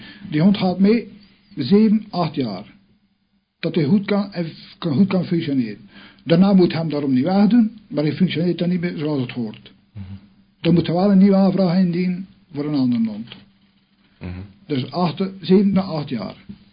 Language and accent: Dutch; Adegem, Flanders, Belgium; accent: Adegem dialect; Ik heb gewoon Adegems dialect